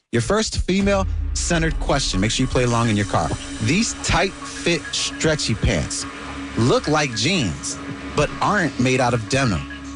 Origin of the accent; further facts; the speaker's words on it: Chicago, Illinois, United States; And I want to be like, you're less Chicago because I'm born and raised here.